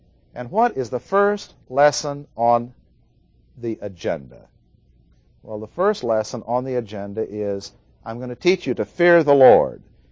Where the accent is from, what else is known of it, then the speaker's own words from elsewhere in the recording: Midwest, United States; Since I'm from the Midwest, I wasn't raised on seafood, which I now love.